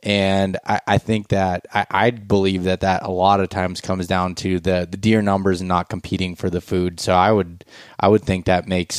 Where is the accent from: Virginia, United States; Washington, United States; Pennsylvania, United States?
Pennsylvania, United States; but I would agree with it just from growing up in Pennsylvania and seeing where I never saw the time frame where there was a ton of deer